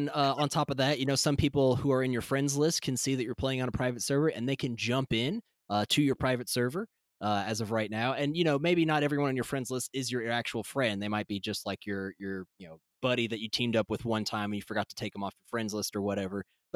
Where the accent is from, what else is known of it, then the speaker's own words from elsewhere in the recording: Tennessee, United States; I'm from Tennessee, and Appalachia doesn't get a lot of positive representation in media.